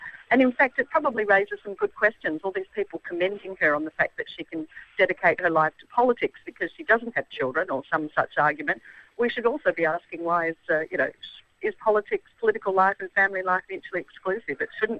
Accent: South Australia, Australia; Only my home state of South Australia is the, I think, the only one left not to have a female premier.

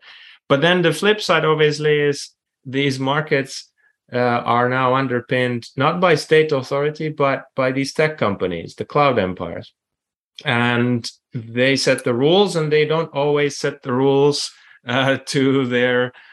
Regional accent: Helsinki, Uusimaa, Finland; English is a second language; So I'm from Finland originally, from Helsinki, and we now have a big app industry there.

